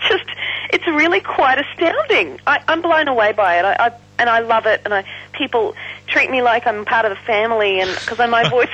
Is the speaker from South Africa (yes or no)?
no; Queensland, Australia; I had the great thrill of singing to 52,000 people in my home state.